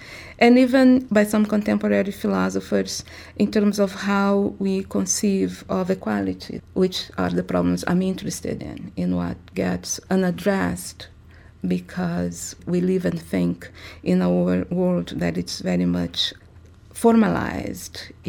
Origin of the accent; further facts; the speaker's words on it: Rio de Janeiro, Brazil; also born or lived in United States; Vila Aliança, where I grew up in Rio de Janeiro. And then I lived in the U.S. for 18 years.